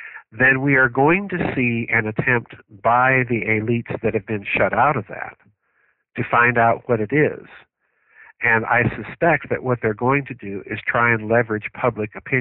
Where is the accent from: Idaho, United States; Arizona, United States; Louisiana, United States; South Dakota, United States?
South Dakota, United States; I'm an outsider. You know, I'm a hack from South Dakota looking at all this.